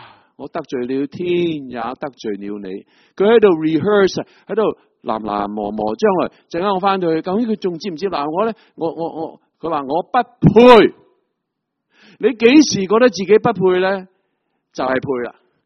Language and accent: Chinese; China; 我们中国人古时都是祭天的，我们不是多神主义的